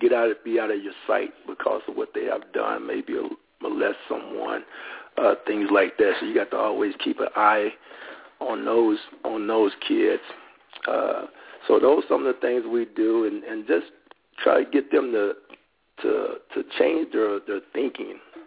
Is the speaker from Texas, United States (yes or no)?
yes; Waco, Texas, United States; And I grew up in Waco, you know, okay. Born and raised.